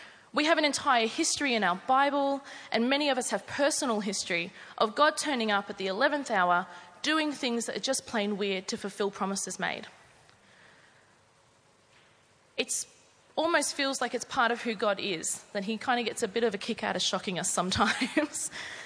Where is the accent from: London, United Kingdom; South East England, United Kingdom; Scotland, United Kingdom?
London, United Kingdom; Mitcham; born there; so I was born in Mitcham. Put your hand up if you're born in Mitcham.